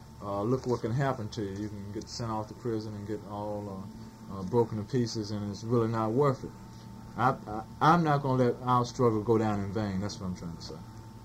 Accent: the South, United States; Being a Southerner, I think this is traditional.

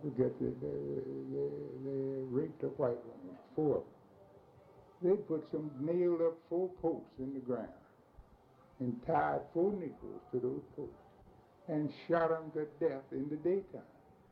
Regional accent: Athens, Georgia, United States; also born or lived in White Plains; I was born in Greene County, down in White Plains, Georgia. May 6, 1887. My parents moved from there when I was less than 3 months old to Athens.

